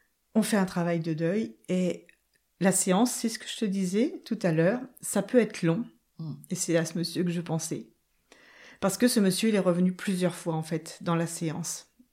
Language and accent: French; Vaupillon, Centre-Val de Loire, France; J'ai toujours vécu ici. Ouais. Je suis née à Vaupilon. Enfin, je suis née à Vaupilon. Mes parents habitaient Vaupilon.